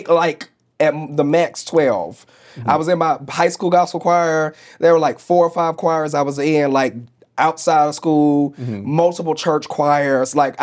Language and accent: English; St. Louis, Missouri, United States; Also at the time, I grew up in a Bible Belt. I grew up in St. Louis, Missouri.